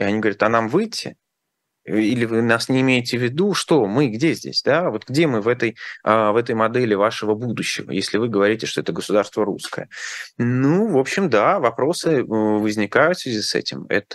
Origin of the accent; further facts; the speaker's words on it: Kazakhstan; Другое дело, что меня это коробит как человек, который вырос не в России. Да? Я вырос в Казахстане, и для меня это большая разница.